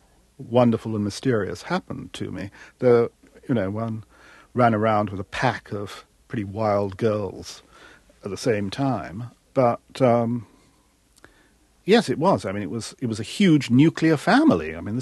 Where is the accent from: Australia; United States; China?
China; Shanghai; I'm the same age as the boy, Jim. I was born in Shanghai like him. I lived in that house, went to that school, had those parents. I was in Shanghai when the Japanese invaded China.